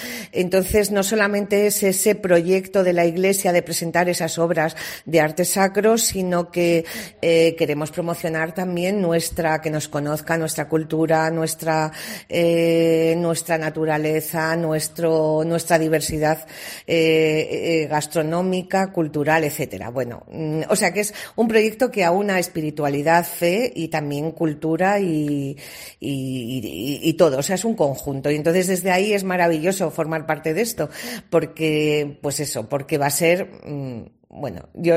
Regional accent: León, Castile and León, Spain; yo, que no soy alistana, que soy de León

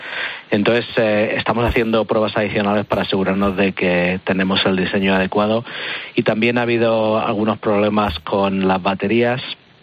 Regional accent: Tres Cantos, Community of Madrid, Spain; cuando estaba en el instituto en Madrid, en Tres Cantos específicamente

